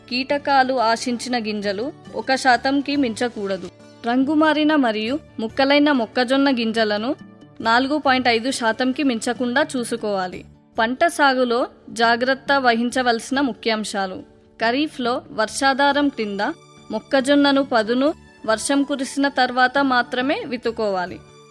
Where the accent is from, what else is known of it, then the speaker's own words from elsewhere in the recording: Mahbubnagar, Telangana, India; మేము పాలమూరు నుండి వచ్చినాం.